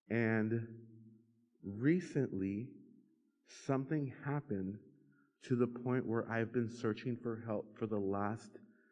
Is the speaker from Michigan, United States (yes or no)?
no; Texas, United States; now in Houston, United States; I'm alone in Houston. I don't have any family here. I'm from the Rio Grande Valley. Anyone else from the valley?